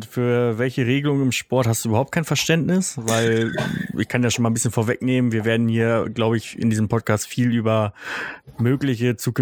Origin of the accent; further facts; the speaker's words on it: Northern Germany, Germany; Schon im Bayern-Strampler aufgewachsen, auch als Norddeutscher.